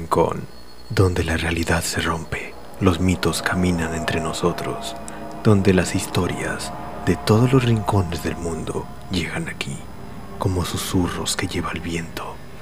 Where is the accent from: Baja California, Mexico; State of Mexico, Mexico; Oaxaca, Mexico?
Baja California, Mexico; Tijuana; hoy hablaremos de mi tierra natal, mi hogar, una ciudad que muchos conocen por su vida nocturna, sus tacos, su gente honrada, y por ser la frontera más transitada del mundo